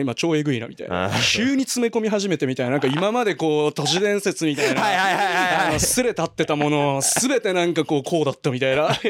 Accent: Aomori, Japan; 俺が青森に別にいなくても、なんか青森から来た人がこっちに来た時になんかその自分が出てきた時と同じような気持ちになると思うから

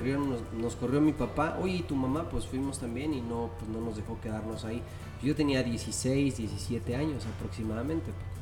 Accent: State of Mexico, Mexico; mi hermano y yo, nosotros crecimos en el Estado de México, en Arboledas

